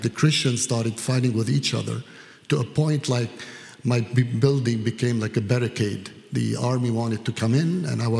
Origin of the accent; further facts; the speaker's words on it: Lebanon; I'm Lebanese. So I was born in Lebanon in a Christian family.